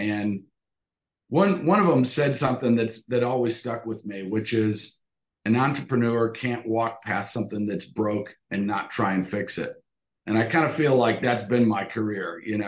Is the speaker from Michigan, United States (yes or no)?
yes; Detroit, Michigan, United States; Both sides of my family, both my mom and my dad, I grew up in Detroit, and they, both sides of the families had family businesses.